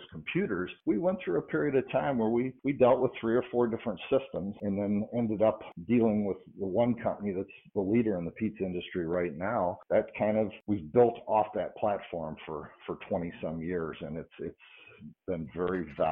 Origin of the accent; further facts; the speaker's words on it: Detroit, Michigan, United States; Growing up in the Detroit area, you know, as our brand grew up